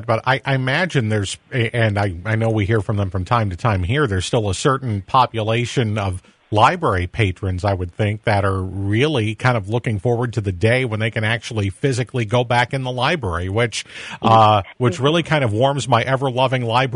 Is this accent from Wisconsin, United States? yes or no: yes; Kewaunee, Wisconsin, United States; my hometown of Kewaunee, the library there has opened back up